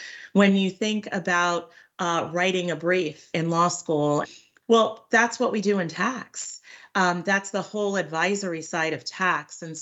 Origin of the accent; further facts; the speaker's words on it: New York, United States; I grew up in Long Island. I'm an only child.